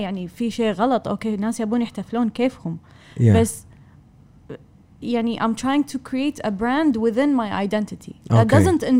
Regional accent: Kuwait; قبل لا يعرفون طبعا اني كويتيه

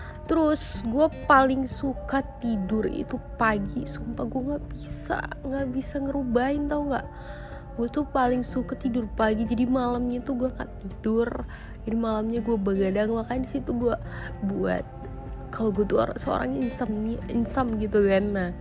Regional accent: Aceh, Indonesia; gue aslinya Aceh sih, aslinya emang Aceh Tulen.

